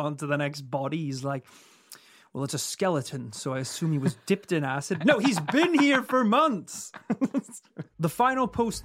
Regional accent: Yorkshire and the Humber, United Kingdom; accent: Yorkshire; there's maybe like a couple of those lines that I could clean up a little bit with my Yorkshire accent.

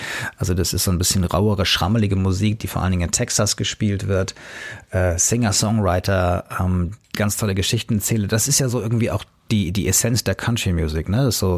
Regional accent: Hanau, Hesse, Germany; ich pendel dann so zwischen Hanau, meiner Heimatstadt, und hier in München, wo das Office ist, oder Feldkirchen.

